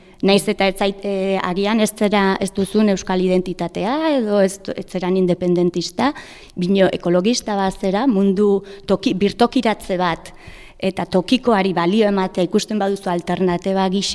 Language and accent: Basque; San Sebastián, Basque Country, Spain; Ni adibidez Donostiarra naiz